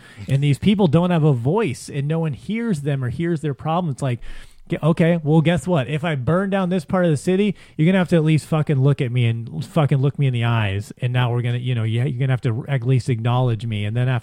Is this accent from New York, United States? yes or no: no; Los Angeles, California, United States; I grew up in South Central in the '80s, lived through the, you know, Rampart days